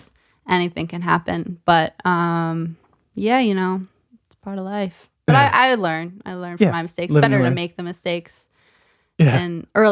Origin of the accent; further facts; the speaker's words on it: Pequannock, New Jersey, United States; also born or lived in Ridgewood; I was not born in Pequannock. I think I was born in Ridgewood.